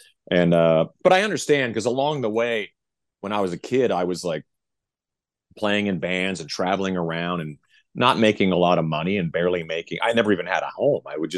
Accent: Canada; being Canadian, a lot of it's very familiar. I grew up in that kind of hang, you know what I mean? But not very coastal though, but we did have a lot of lakes.

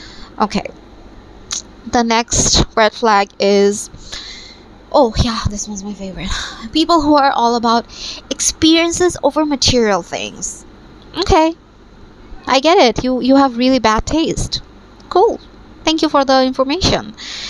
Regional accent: Bangladesh; So, by the way, I am from Bangladesh, but I have to talk in like American terms, like high school and middle school, because most of my viewers are from America.

